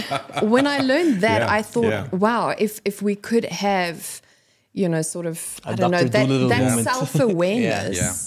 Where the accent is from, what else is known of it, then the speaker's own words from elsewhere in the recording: South Africa; I'm South African.